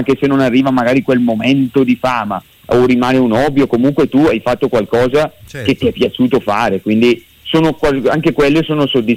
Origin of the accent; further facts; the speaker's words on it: Bergamo, Lombardy, Italy; accent: Bergamasque; si sente dall'accento che sono bergamasco, quindi essendo di Bergamo